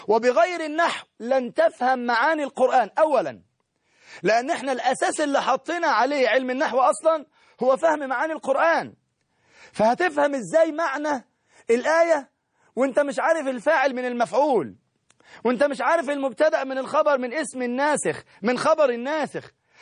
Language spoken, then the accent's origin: Arabic; Egypt; أعزائي طلاب وطالبات الثانوية العامة في كل مكان من بلادنا مصر الحبيبة